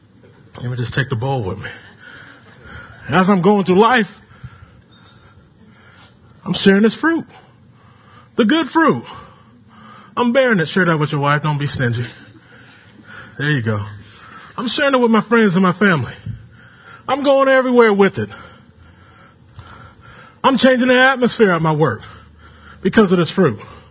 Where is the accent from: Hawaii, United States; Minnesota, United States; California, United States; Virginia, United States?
California, United States; We got some visitors from Cali, from my home state.